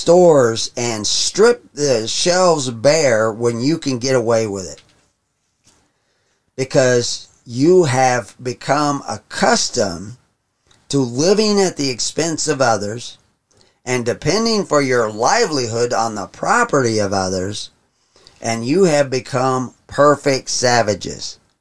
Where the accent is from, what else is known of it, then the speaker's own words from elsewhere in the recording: the South, United States; I grew up in the South. I've seen the prejudice and bigotry. I was shocked by it.